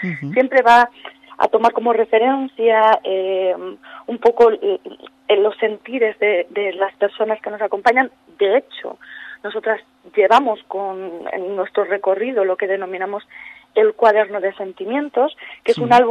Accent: León, Castile and León, Spain; porque nosotras somos de León y estamos pues, muy contentas de poder visitar esa zona.

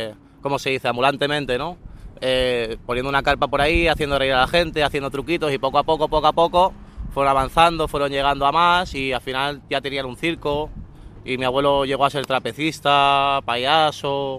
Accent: Catalonia, Spain; yo soy gitano, español y catalán.

